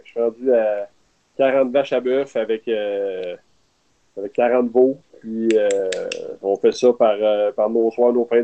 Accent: Quebec, Canada; ça m'a ramené dans ma région natale, parce que je suis d'ici en Abitibi-Témiscamingue, de Mécamique.

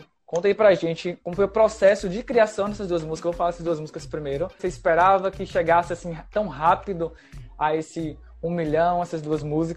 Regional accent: Brazil; eu não sei nem se eu tô falando certo, porque eu sou muito brasileiro, sabe?

